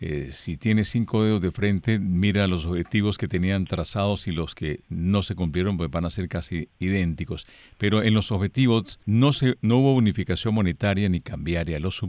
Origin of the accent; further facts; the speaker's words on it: Cuba; yo como cubano sentado viéndolo por la televisión